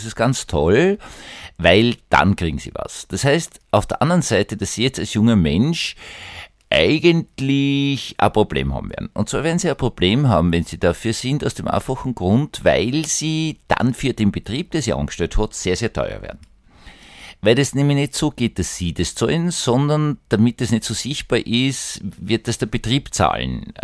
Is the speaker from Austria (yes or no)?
yes; Austria; Also ich als Österreicher kenne es. Österreicher sind erfüllt von Zukunftsangst